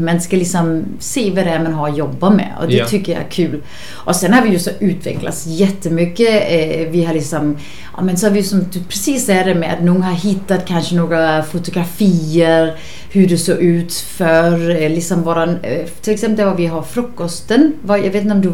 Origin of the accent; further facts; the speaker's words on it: Denmark; now in Varberg, Sweden; Jag är från Danmark. Precis, men har ju så bott här i 16 år.